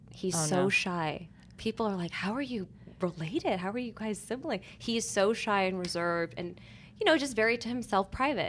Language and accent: English; Las Vegas, Nevada, United States; also born or lived in New York; now in Los Angeles, United States; I was born in New York, raised in Las Vegas, and I've lived in California the longest. I've lived in LA now for over 14 years.